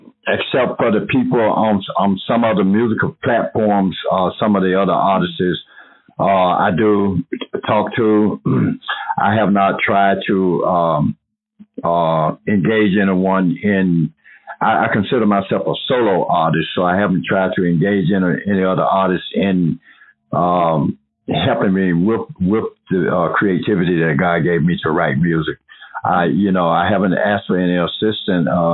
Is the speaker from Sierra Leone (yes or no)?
no; the South, United States; I'm from the South originally.